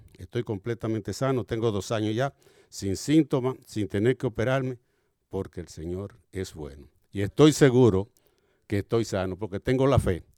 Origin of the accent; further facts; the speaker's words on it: Santo Domingo, Distrito Nacional, Dominican Republic; Yo soy médico, excúsenme la inmodestia. Soy de Santo Domingo. Soy cristiano desde hace más de 13 años.